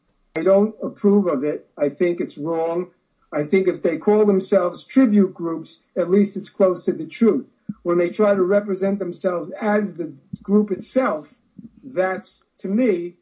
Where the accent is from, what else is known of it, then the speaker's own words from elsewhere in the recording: Brooklyn, New York, United States; I grew up in Brighton Beach, and right now today, Brooklyn is like the new downtown Manhattan.